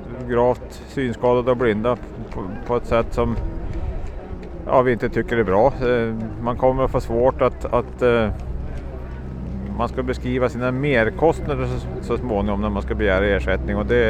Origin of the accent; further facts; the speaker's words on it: Östersund, Jämtland County, Sweden; Östersund, Jämtland.